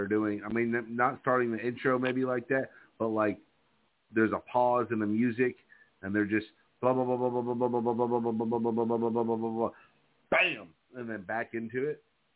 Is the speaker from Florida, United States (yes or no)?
yes; Bradenton, Florida, United States; So I was in my hometown, Bradenton, Florida, all right, there's a bridge between Palmetto and Bradenton, all right?